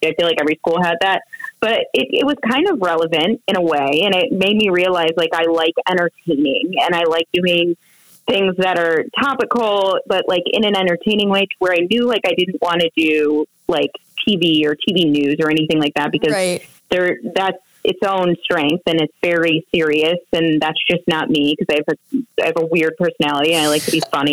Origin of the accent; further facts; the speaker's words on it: Michigan, United States; I'm from Michigan, and there's a really cool, like media school in the Detroit area.